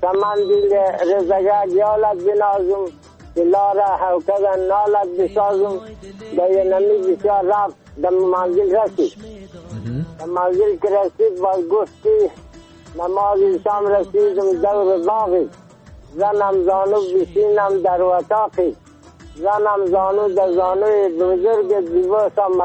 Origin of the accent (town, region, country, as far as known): Dasht-e Safid, Bamyan, Afghanistan; born or raised there